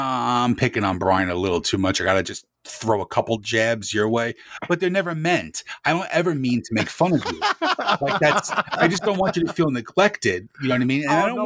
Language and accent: English; Sayreville, New Jersey, United States; Well, I am from Sayreville, but I'm not a cowboy.